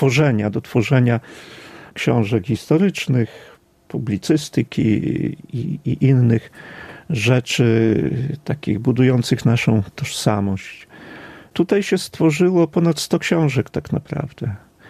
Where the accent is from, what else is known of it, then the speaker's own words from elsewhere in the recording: Studziwody, Podlaskie Voivodeship, Poland; born there; urodziłem się w Studziwodach, w miejscu stworzonym przez najważniejszych ludzi na Podlasiu w nowożytności, a to jest rodzina Siechieniewiczów.